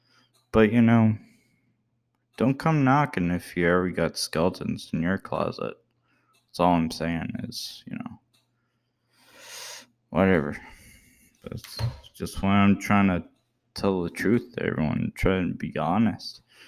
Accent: Canada; I know I'm Canadian and all

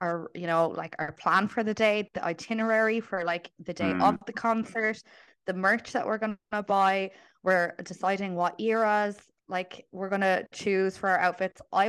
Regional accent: Canada; born there; I was born in Canada

